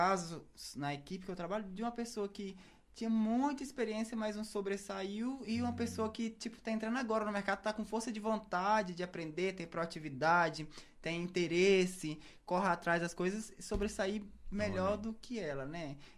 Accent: Goiânia, Goiás, Brazil; E a maioria deles é de Belo Horizonte. Eu sou de Goiânia.

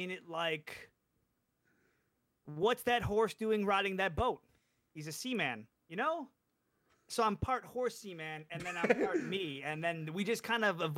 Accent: Midwest, United States; I am from Central Standard Time, the Midwest of America.

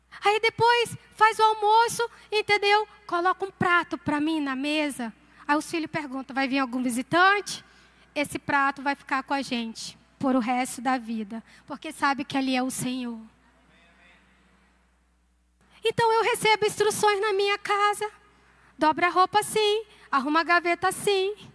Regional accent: Amazonas, Brazil; moved away as an adult; eu sou amazonense, então com 18 anos, vou contar rapidinho. Com 18 anos, eu fui para Campo Grande fazer faculdade

